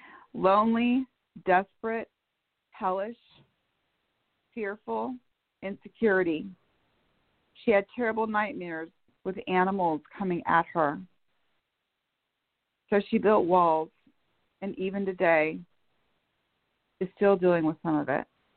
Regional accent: Bellevue, Washington, United States; I'm from Bellevue, Washington, and I'm here with my co-host, Pamela Lockridge from Louisiana.

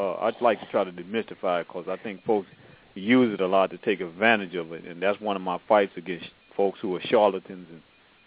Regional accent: Louisiana, United States; born there; also born or lived in Mississippi / Arkansas / Memphis; I was born in Louisiana, and we lived all around the South, you know, Mississippi

